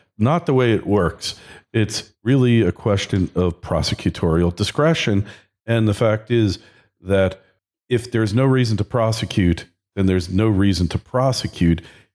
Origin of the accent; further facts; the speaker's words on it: New York, United States; retired Judge John H. Wilson from back from my home state of New York.